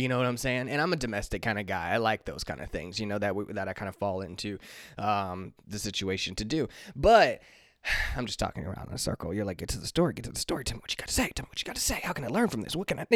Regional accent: Kansas City, Missouri, United States; now in Los Angeles, United States; Also being halfway across the country, I'm from Kansas City. I'm in Los Angeles and dealing with that, right?

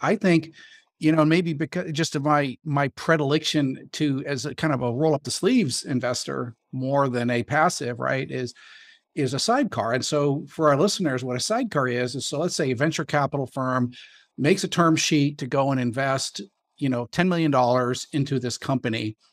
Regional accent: California, United States; So I grew up in Silicon Valley and went to school at Berkeley.

